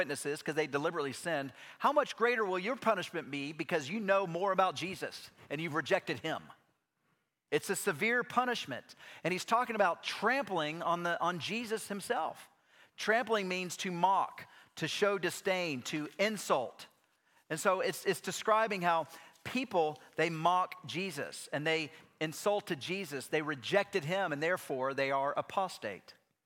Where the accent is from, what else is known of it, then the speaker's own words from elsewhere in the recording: Knoxville, Tennessee, United States; I grew up in East Tennessee. I grew up here in Knoxville.